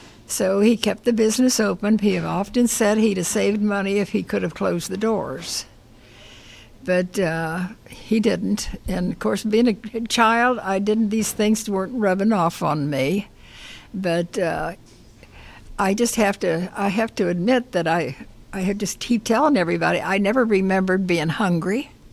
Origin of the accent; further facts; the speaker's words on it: Cincinnati, Ohio, United States; I have lived here for about 30 years. I'm originally from Cincinnati.